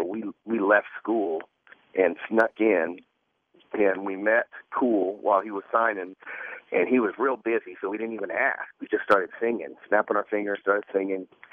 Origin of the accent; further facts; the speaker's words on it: Oklahoma City, Oklahoma, United States; here we're all from Oklahoma City. And so we're living on the East Coast with this huge hit